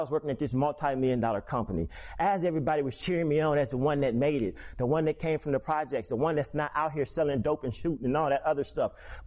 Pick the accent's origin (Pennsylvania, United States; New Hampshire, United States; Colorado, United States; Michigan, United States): Michigan, United States; Port Huron; also born or lived in Fort Wayne, Indiana; I am from Fort Wayne, Indiana, but I was raised in Port Huron, Michigan. It's 30 minutes outside of Detroit.